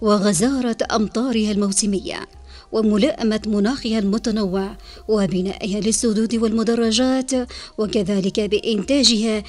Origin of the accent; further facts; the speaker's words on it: Yemen; سامعين الكرام، بلادنا اليمن تعتبر من أشهر البلدان في أصالتها الحضارية وفي تاريخها المشرق.